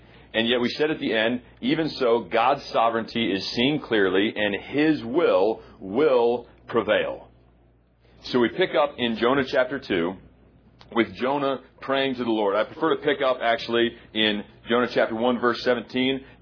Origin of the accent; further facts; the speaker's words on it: West Coast, United States; I grew up on the West Coast, so when we went to the beach, it was the Pacific Ocean.